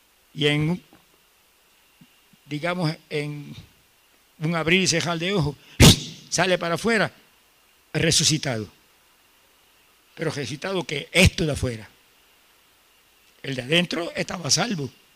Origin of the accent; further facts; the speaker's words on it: Camuy, Puerto Rico; Y yo, en mi pueblo, en Camuy